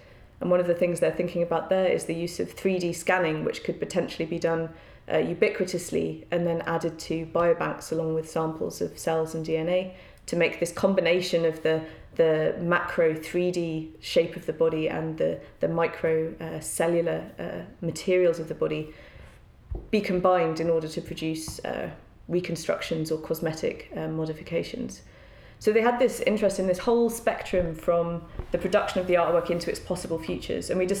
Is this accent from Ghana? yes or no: no; United Kingdom; now in Denmark; coming to Denmark to work in this museum as a British person